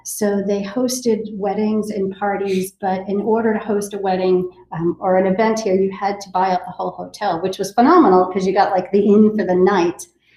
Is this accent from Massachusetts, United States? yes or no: yes; Burlington, Massachusetts, United States; So from when I grew up in Burlington, Mass, I worked at, well, before Burlington, well, in Burlington.